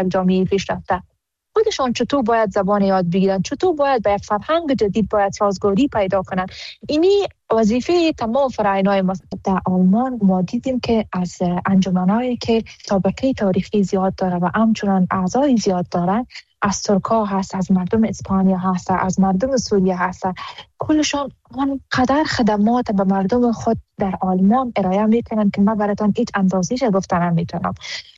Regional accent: Afghanistan; ما حمایت همه افغانهای ما را ضرورت داریم و خودم یک قدر از خونمون به بدنم باشه به خاطر وطندارم وطنم دریغ نمیدن

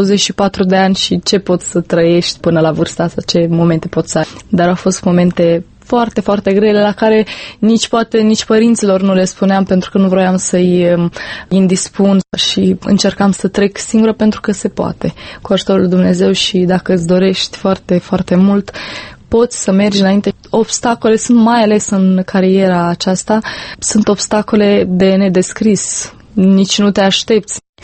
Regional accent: Moldova; also born or lived in Bucharest; eu am zis că sunt de Republica Moldova, adică nu sunt româncă

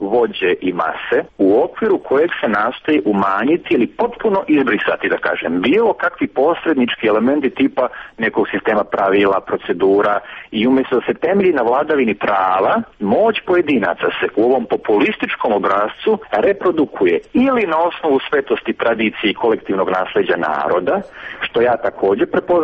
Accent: Serbia; ovdje kod nas u Srbiji

